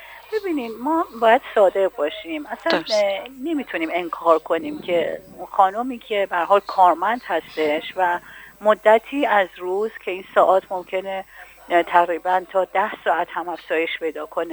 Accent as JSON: {"language": "Persian", "region": "Hamadan", "country": "Iran", "tie": "born or raised there", "said": "تمایل قلبی خودم واقعیتش به آمدن به شهر خودم، مجدداً برگشتم به همدان و الانم مدت 5 سال هستش، 5 سال و نیم تقریبا در همدان"}